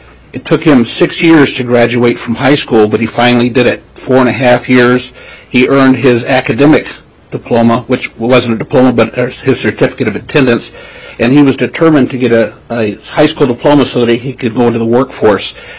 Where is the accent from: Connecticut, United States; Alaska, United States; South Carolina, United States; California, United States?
Alaska, United States; Fairbanks; I'm from Fairbanks, Alaska.